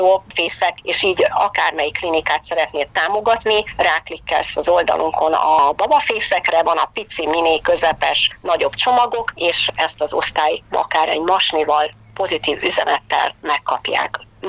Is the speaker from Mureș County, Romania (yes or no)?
yes; Târgu Mureș, Mureș County, Romania; now in Hungary; én Marosvásárhelyen születtem, és szeretnék visszanézni oda, onnan jöttem